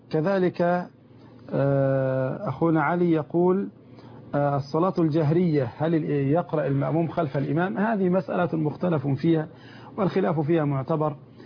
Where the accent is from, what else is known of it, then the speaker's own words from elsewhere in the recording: Egypt; اللهم عندنا في مصر ولي أمورنا خيارنا